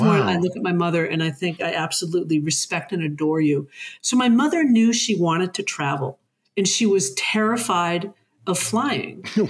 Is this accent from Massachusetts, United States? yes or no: yes; Massachusetts, United States; Central Mass. So it is about 20 miles just west of Concord. It's the end of one of the commuter rails. And it was a formerly thriving industrial city.